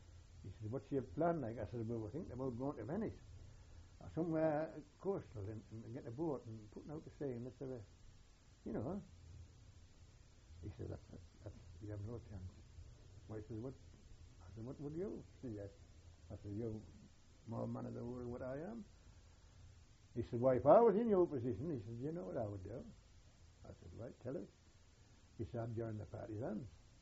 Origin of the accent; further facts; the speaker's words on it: Durham, North East England, United Kingdom; There was six of us. There was I'd call it courts. I was only Durham.